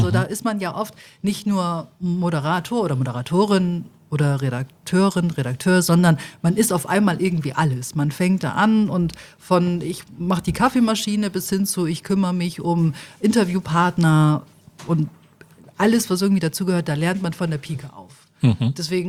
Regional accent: Bremen, Germany; now in Mallorca, Spain; ich komme aus Bremen

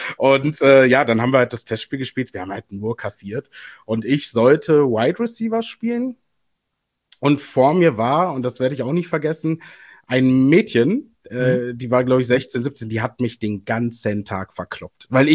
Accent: Münster, North Rhine-Westphalia, Germany; now in Berlin, Germany; Ja, ich komme aus dem bescheidenen, bezaubernden Münster in Nordrhein-Westfalen eigentlich.

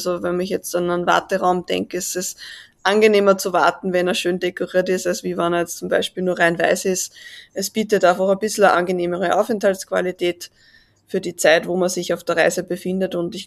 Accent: Austria; komme aus Österreich, wie man sicherlich auch an meinem Dialekt hört.

